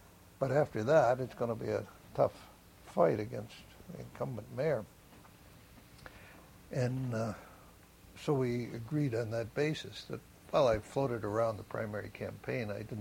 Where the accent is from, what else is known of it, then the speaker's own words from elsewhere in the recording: Detroit, Michigan, United States; I was born on May 30th, 1922, here in Detroit.